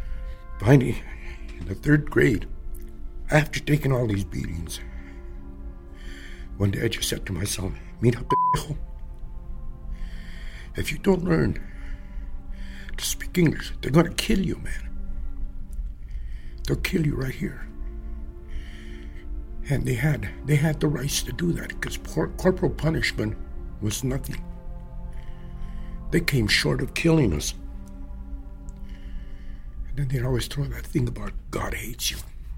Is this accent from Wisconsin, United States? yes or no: no; Trinidad, Colorado, United States; born there; I was born in Trinidad, Colorado, in 1938, October the 15th.